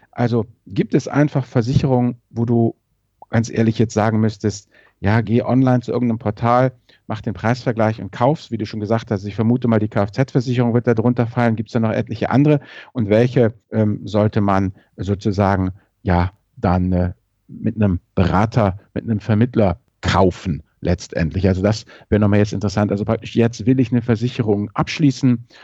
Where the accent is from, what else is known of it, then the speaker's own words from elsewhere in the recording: Rhineland, Germany; Und ich bin ja als Rheinländer